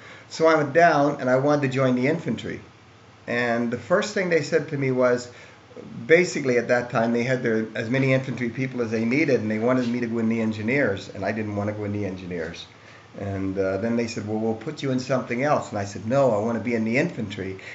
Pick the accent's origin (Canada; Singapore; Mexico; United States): Canada; Nova Scotia; Well, I'm from Nova Scotia